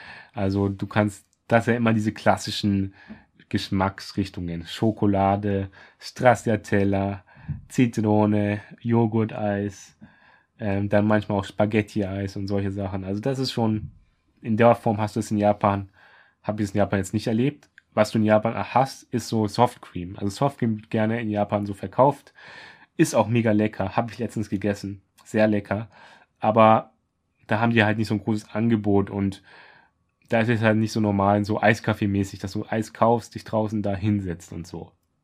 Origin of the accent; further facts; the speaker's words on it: Hesse, Germany; now in Berlin, Germany; oder auch von Berlin nach Hessen, also in meine Heimat.